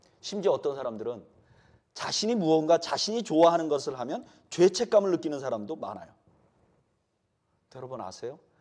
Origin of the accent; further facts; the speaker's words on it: South Korea; 특히 한국에서 자란 우리는 지독한 경쟁력 속에서 살아왔어요.